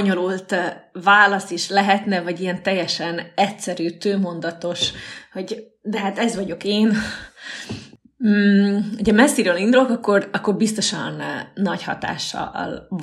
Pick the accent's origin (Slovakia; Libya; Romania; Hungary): Slovakia; Šamorín, Trnava Region; Én Somorján nőttem fel, ez egy kisváros Csalló közben, Dunaszerdehelytől 20 kilométerre